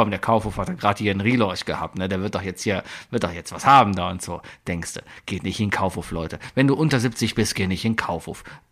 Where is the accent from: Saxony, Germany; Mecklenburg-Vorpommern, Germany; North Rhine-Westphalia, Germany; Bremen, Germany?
North Rhine-Westphalia, Germany; Cologne; bin ich dann schön, als Kölner